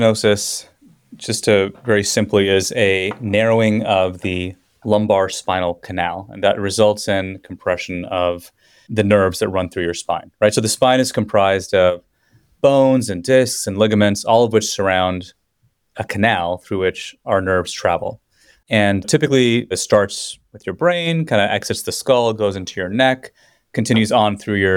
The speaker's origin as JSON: {"language": "English", "town": "Los Angeles", "region": "California", "country": "United States", "said": "Right, so I mean, I'm from Los Angeles originally, so my analogy for this is unsurprisingly highway related."}